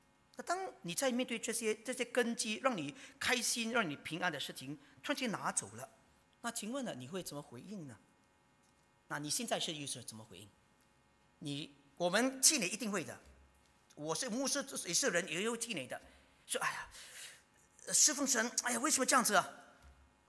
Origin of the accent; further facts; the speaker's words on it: Singapore; 我们新加坡人就会很害怕。